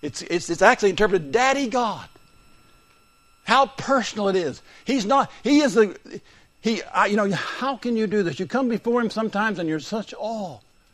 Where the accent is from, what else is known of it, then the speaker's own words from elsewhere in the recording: Wales, United Kingdom; He and I are the same thing. We came from Wales.